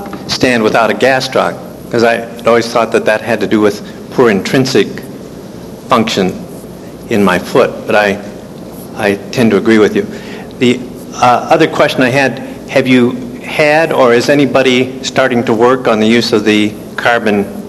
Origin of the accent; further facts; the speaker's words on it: Minneapolis, Minnesota, United States; I'm from Minneapolis.